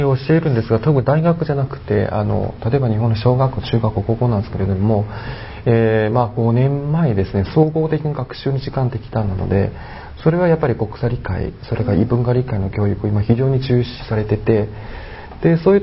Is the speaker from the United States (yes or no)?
no; Northeast China, China; Japanese is a second language; moved away as an adult; now in Japan; 中国の、東北の方、という町